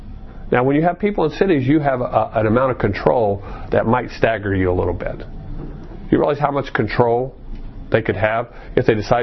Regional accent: Maricopa, Arizona, United States; I remember when we were growing up outside of Maricopa, Arizona, as kids

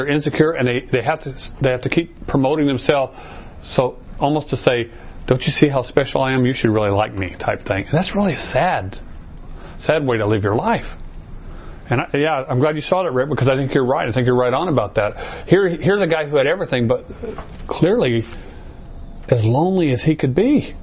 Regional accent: Chandler, Arizona, United States; I've been in Arizona for 56 years now. So, you know, I remember growing up in Chandler, I remember when Chandler was all agriculture.

